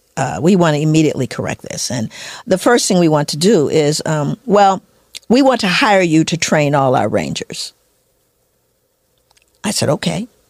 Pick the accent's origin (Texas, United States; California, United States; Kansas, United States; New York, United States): California, United States; Los Angeles; I'm not scared. I'm from South Central.